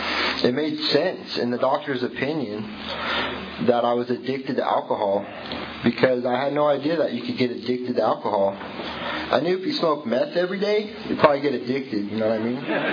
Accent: California, United States; So I'd drive down to the store, no matter what condition I was in, because I'm Californian.

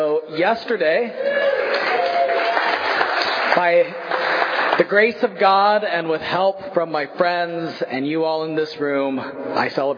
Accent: Visalia, California, United States; So I grew up here in Visalia. I went to Golden West High School. I graduated in 1995.

